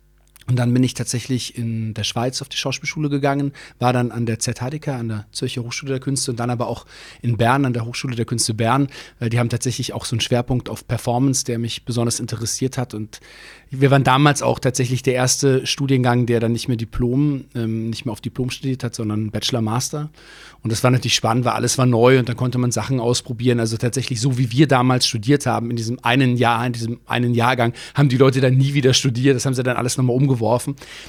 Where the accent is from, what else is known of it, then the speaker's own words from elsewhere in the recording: Munich, Bavaria, Germany; geboren bin ich in München, ich bin dort auch aufgewachsen, habe dort dann auch das Abitur gemacht